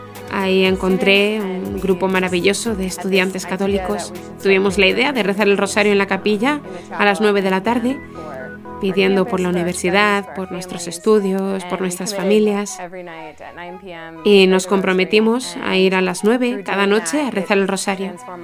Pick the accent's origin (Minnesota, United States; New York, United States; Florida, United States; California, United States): Minnesota, United States; Blaine; Spanish is a second language; now in Derry, United Kingdom; soy de Blaine, Minnesota. Ahora estoy viviendo en Derry, en el norte de Irlanda.